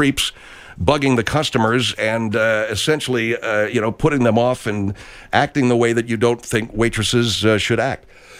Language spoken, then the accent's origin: English; Arcadia, California, United States; But there is a old Vandy Camps building in my hometown of Arcadia that has the big windmill.